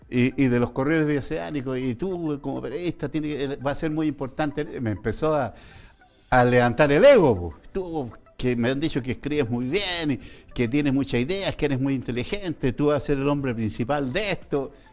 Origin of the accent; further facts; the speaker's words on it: Antofagasta, Chile; born there; Que yo no soy de Iquique, yo no soy nacido de Iquique, yo soy nacido en Antofagasta.